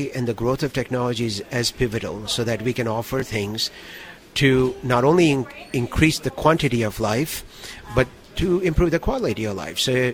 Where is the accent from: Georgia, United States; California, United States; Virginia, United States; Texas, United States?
Texas, United States; And I grew up in Texas. I went to a good institution.